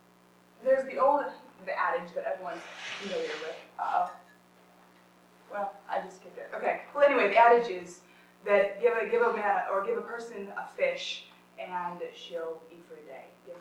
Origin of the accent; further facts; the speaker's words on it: United States; we as an American people like to categorize, we like to compartmentalize, especially Africa.